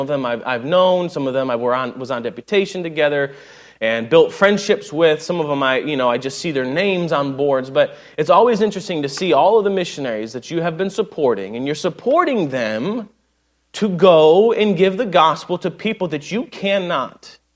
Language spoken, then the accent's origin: English; United States; I love the United States of America. I am a patriot. I'm American.